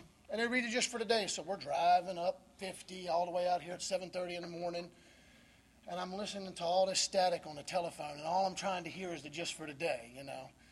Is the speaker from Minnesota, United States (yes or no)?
no; Manassas, Virginia, United States; Manassas.